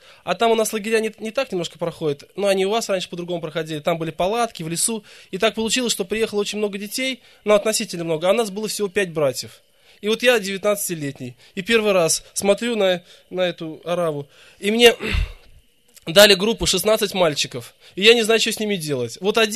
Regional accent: Tolyatti, Samara Oblast, Russia; now in Yeysk, Russia; Я и родился в Тольятти, вырос в Тольятти. А год назад мы переехали в город Ейск. Я вырос в неверующей семье. В 18 лет покаялся.

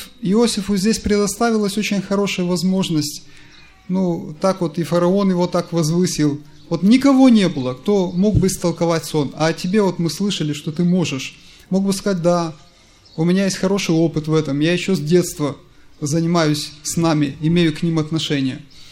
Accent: Chervonoarmiiske, Odesa Oblast, Ukraine; Я из Одесского объединения, село Червоноармейское Одесской области. Это юго-запад Одесской области. Ну, недалеко города, какие Измаил, Рени, Болград.

